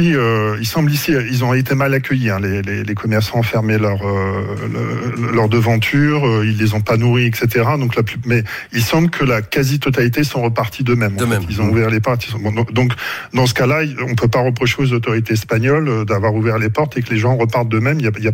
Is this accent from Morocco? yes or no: no; Hauts-de-France, France; now in Grenoble, France